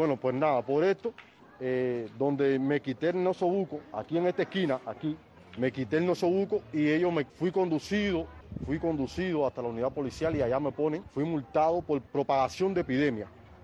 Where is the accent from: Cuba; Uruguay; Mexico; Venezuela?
Cuba; como cubano, hijo legítimo de esta tierra que me vio nacer y me vio crecer